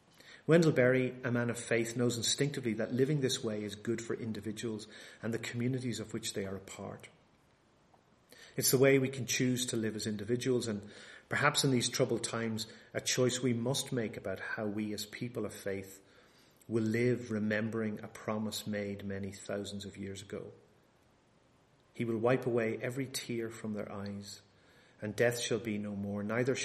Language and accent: English; Bangor, Northern Ireland, United Kingdom; now in United States; we actually have some of them in my hometown back in Bangor in Northern Ireland.